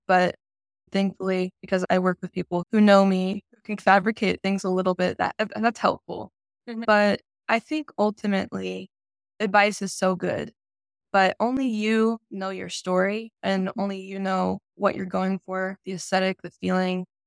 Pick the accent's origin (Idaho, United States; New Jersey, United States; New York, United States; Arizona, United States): Idaho, United States; it's based in my home state of Idaho. And it's always helpful to go to the small towns that I'm writing about, or I've lived here my whole life